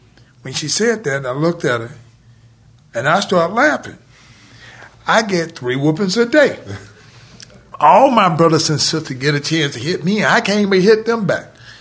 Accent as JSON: {"language": "English", "town": "Atlanta", "region": "Georgia", "country": "United States", "tie": "born or raised there", "said": "I grew up in Atlanta."}